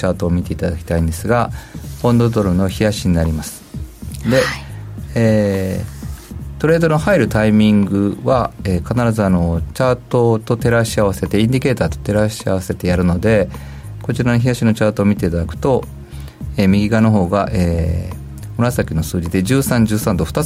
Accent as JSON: {"language": "Japanese", "region": "Kansai", "country": "Japan", "lives_now": "Tokyo, Japan", "said": "僕は関西の人間なんで、6月が梅雨で、7月はもう天候がいいと思ってるんですが"}